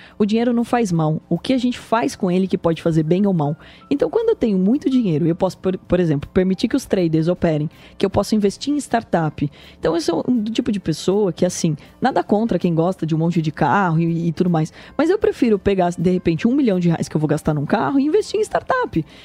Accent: Porto Feliz, São Paulo, Brazil; born there; O interior, a minha região, eu sou nascido em Porto Feliz, está valorizando pra caramba.

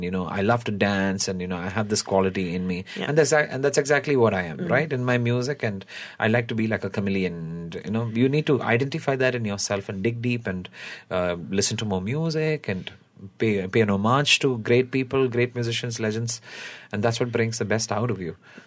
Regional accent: Chennai, Tamil Nadu, India; because I moved from Chennai

